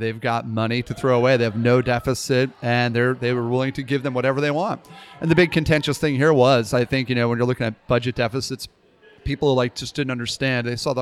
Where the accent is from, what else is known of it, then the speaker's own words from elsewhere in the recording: Connecticut, United States; Growing up in Connecticut in the woods, I had no neighbors. They were like wild turkey and deer and stuff.